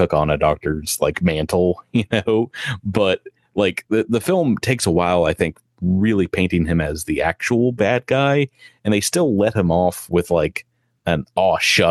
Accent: New Jersey, United States; It's like, yeah, I'm from New Jersey.

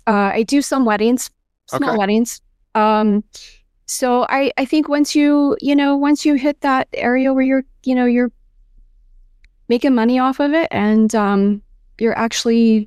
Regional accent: Texas, United States; Well, I grew up in West Texas. So when you think Friday Night Lights, that's basically where I came from.

